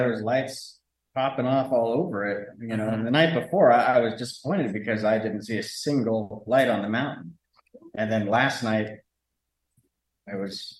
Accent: Vashon Island, Washington, United States; I'm from Vashon Island.

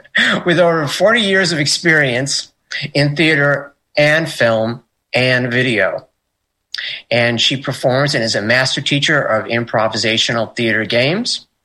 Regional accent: New York, United States; It must be I'm from New York State. They don't hear the state part. They only hear is New York.

